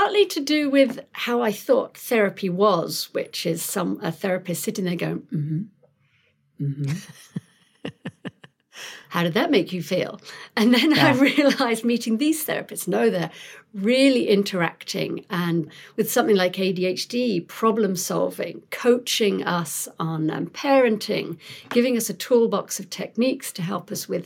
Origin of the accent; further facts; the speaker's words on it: London, United Kingdom; As you can probably hear, I'm not from around here. I'm originally from London.